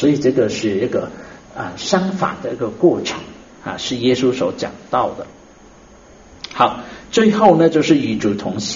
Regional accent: China; 这个其实我们中国人呢，我们很懂得的，是吗？

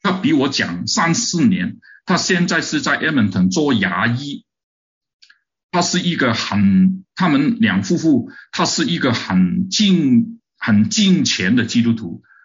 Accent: China; also born or lived in Canada

